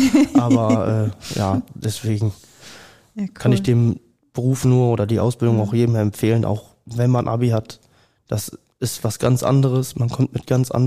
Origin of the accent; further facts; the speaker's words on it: North Rhine-Westphalia, Germany; also born or lived in Düsseldorf; ich komme aus der Nähe von Meschede, das ist nochmal 20 Kilometer weiter.